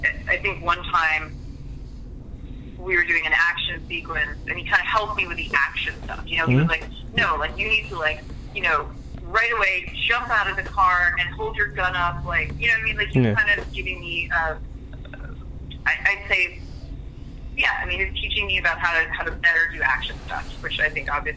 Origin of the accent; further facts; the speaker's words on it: New York, United States; I, growing up in New York, used to go to a restaurant